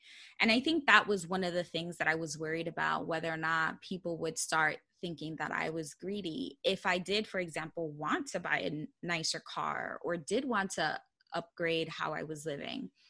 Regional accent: Bronx, New York, United States; I grew up in the Bronx, New York, and in a low income family.

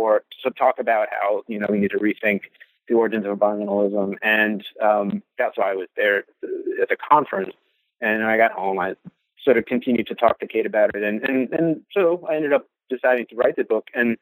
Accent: Louisville, Kentucky, United States; And even growing up in Louisville, it was something, you know, I just had nobody had really talked about

